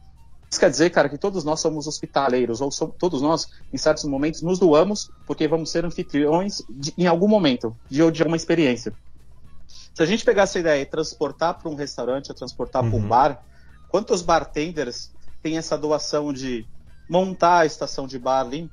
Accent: Spain; Eu cresci na Espanha, tá ligado? Então também muita palavra espanhola.

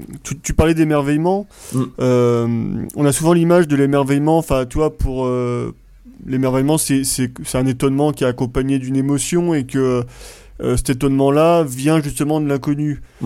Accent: Montluçon, Auvergne-Rhône-Alpes, France; nous à la base, on est de Montluçon dans le centre de la France

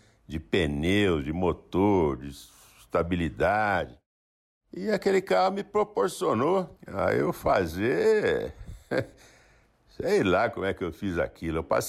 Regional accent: Santa Cruz do Sul, Rio Grande do Sul, Brazil; also born or lived in Patos de Minas; Só que eu nasci em Patos de Minas e com 2 anos de idade meu pai foi transferido para Santa Cruz do Sul. Aí eu, menininho, neném, né? Fui morar lá em Santa Cruz do Sul.

